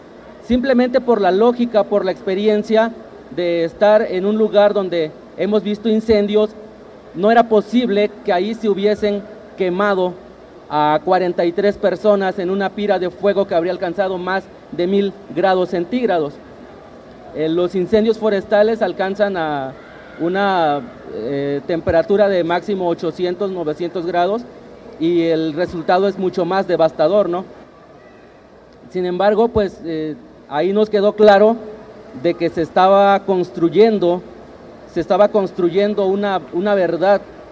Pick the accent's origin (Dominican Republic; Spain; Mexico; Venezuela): Mexico; los problemas que como mexicanos tampoco hemos querido resolver